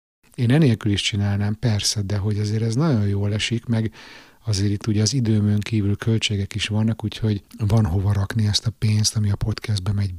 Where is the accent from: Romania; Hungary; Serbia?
Hungary; moved away; külföldön élő magyarként hogyan látjuk a világot